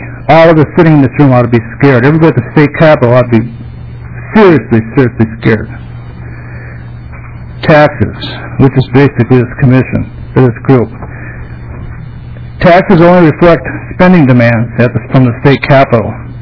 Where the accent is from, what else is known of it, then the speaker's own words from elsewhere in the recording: California, United States; now in Minnesota, United States; I was born in Minnesota many, many moons ago, grew up in California, and moved back here 31 years ago. So I've been here for a while in the state of Minnesota.